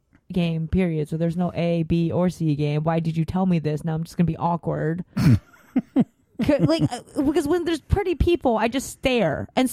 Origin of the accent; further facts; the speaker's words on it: California, United States; I grew up in NorCal and I lived, you know, I love San Francisco.